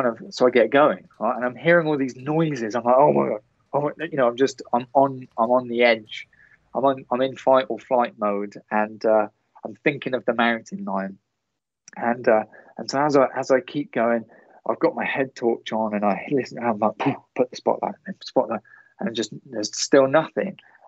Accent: Gloucester, South West England, United Kingdom; I'm from Gloucester in England, right? We don't have mountain lions.

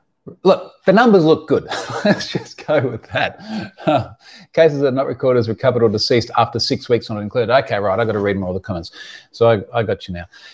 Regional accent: Queensland, Australia; Queensland, my home state, I did actually take a look at this a little bit earlier on.

